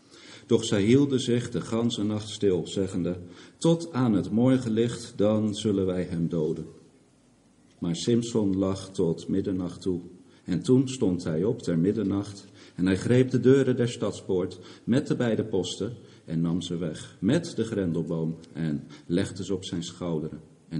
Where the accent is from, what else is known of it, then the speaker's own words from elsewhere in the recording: Strijen, South Holland, Netherlands; ik kom uit Verwegistan, heb ik zojuist gehoord. In ons geval is dat de Hoekse Waard, Strijen. Dat ligt onder Rotterdam, vlakbij Dordrecht.